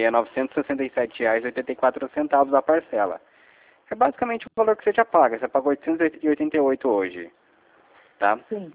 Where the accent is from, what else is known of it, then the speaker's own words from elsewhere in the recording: São José dos Campos, São Paulo, Brazil; sou de São José dos Campos, conhece?